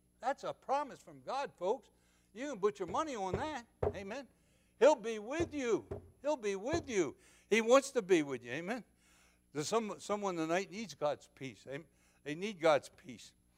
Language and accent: English; New Jersey, United States; Hurricane come up the East Coast. I'm from New Jersey.